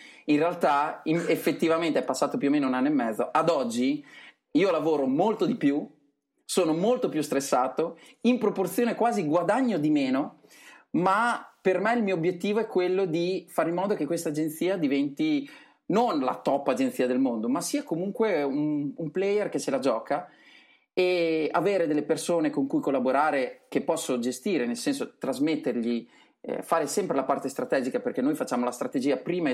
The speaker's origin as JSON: {"language": "Italian", "town": "Forlì", "region": "Emilia-Romagna", "country": "Italy", "said": "io sono di Forlì, ai tempi vivevo a Sant'Arcangelo, comunque la zona è quella lì"}